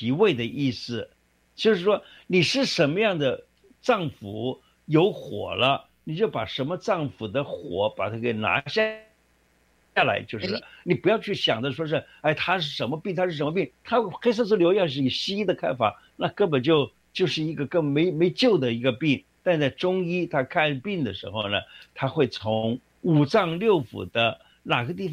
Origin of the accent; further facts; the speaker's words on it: Taiwan; 所以我常常看到我们台湾人啊，也是哦，最近看到吃辣也是吃得很凶啊。